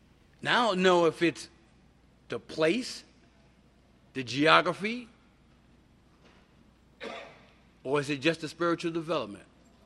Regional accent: New York City, New York, United States; I was born and raised in Harlem.

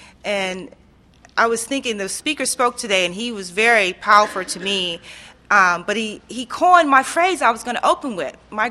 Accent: New York, United States; I'm from New York, by the way. So don't get stuck on anything that's the outer shell of me, okay, how I talk or any of that. Because when I get real nervous, the New Yorker really going to come out

